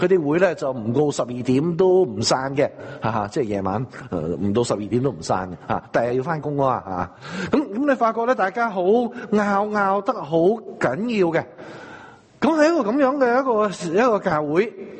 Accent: China; 我哋中國人有一種嘅諗法呢

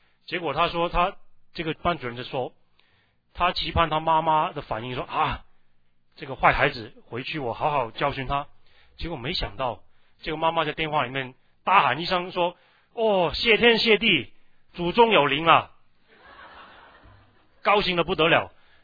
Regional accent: Guangdong, China; 我们广东人叫做拍拖，拍拖手拉手。

